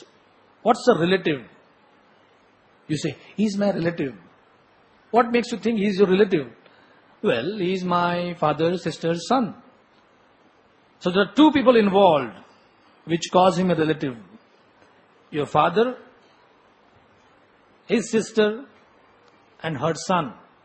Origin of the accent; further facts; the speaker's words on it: India; So that I am an Indian, I have to love this, is a relative truth.